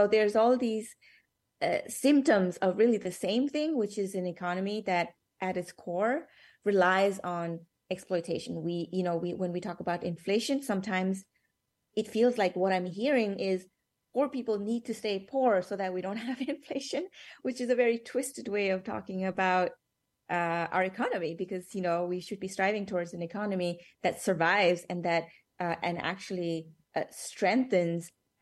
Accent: Nepal; now in United States; I was born and raised in Nepal, which is in the global south

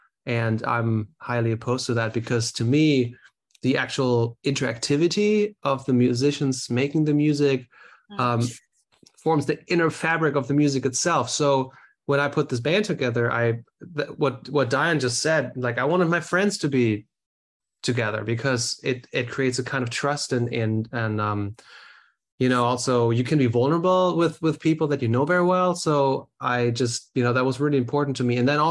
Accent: Germany; or at least I'm from Germany originally

